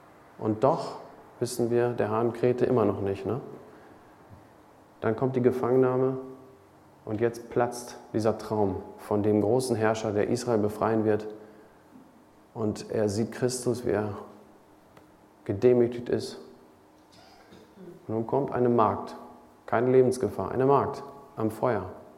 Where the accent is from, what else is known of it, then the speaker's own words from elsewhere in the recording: Greece; ich bin groß geworden in Griechenland